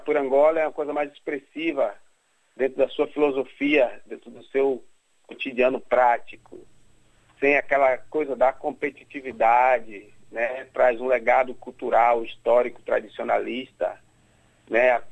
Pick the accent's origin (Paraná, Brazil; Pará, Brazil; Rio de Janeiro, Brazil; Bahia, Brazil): Bahia, Brazil; now in Australia; advinda da Bahia, de onde eu venho